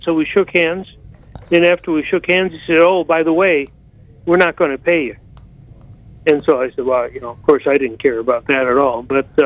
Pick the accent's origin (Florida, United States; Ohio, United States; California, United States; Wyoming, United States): Ohio, United States; I grew up in a rural community just outside of Cleveland, Ohio.